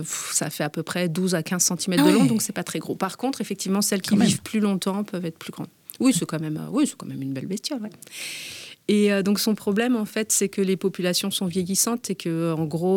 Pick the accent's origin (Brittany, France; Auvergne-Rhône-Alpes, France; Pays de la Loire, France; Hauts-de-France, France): Brittany, France; Et chez nous, en fait, en Bretagne, on a quand même maintenant 29 rivières où il y a au moins une mulette.